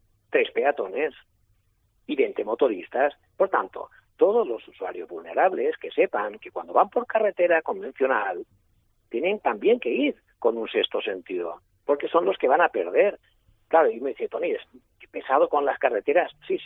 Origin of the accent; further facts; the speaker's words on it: Manacor, Balearic Islands, Spain; porque soy de Manacor.